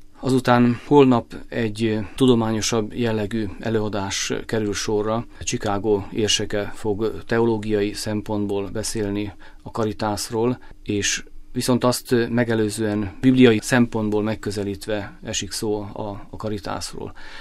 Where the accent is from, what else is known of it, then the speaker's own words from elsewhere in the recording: Hungary; mi magyarok vagyunk, szeretjük a hazánkat, szeretjük a népünket